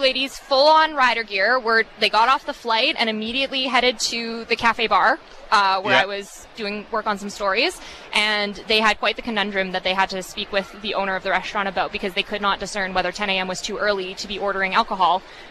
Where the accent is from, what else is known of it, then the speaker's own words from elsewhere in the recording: Saskatchewan, Canada; We're from Saskatchewan. If we don't go big... Who will?